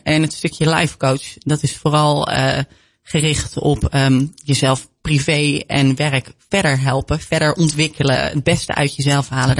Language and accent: Dutch; Amsterdam, North Holland, Netherlands; born there; also born or lived in Aalsmeerderbrug / Kudelstaart; Nou, ik ben officieel geboren in Amsterdam. Ik heb een hele tijd in Aalsmeerderbrug gewoond. Daarna verhuisde naar Kudelstaart.